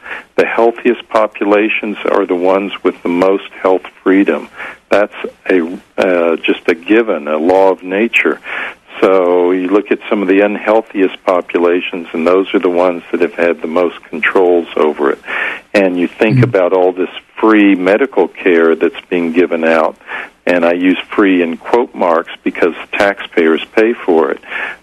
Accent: United States; not growing up in that state, but growing up in the U.S.

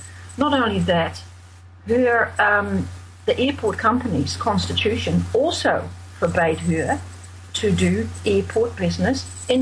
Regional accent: Netherlands; English is a second language; moved away; you'll have to excuse me because English is my second language. I came here in 1974 from the Netherlands.

